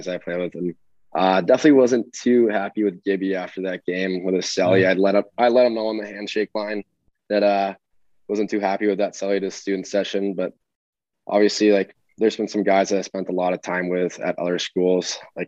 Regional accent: Canada; obviously he's from Russia, but I was from Canada, so it's slightly different.

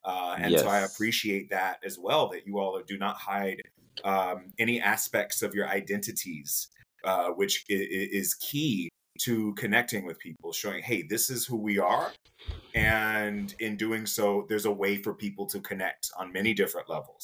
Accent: Jacksonville, Florida, United States; as a native Floridian, I am from Jacksonville, which is 2 hours away from Disney World. But when I was growing up, that was one of the first places that I saw people who were speaking different languages

